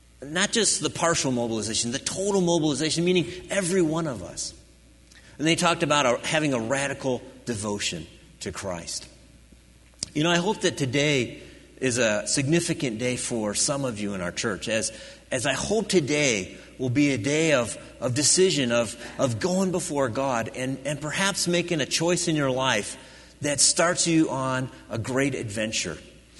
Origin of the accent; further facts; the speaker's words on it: Midwest, United States; I remember growing up in the Midwest, driving through the cornfields in the fall of the year, in the harvest season.